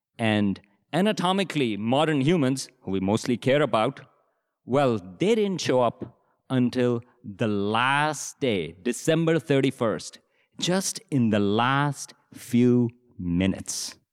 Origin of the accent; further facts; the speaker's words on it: Pakistan; I grew up in Pakistan in the 70s and 80s.